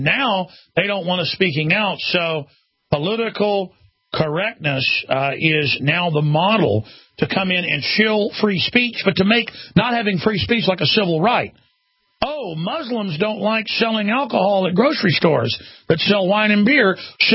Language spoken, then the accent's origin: English; Dallas, Texas, United States; And I grew up in Dallas, Texas. I go up to Dallas about once a year.